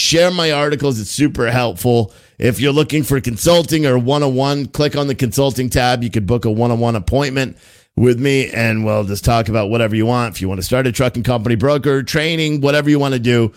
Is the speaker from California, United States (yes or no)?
no; Massachusetts, United States; Because us Boston guys are nuts. If you can't tell, I'm from Massachusetts.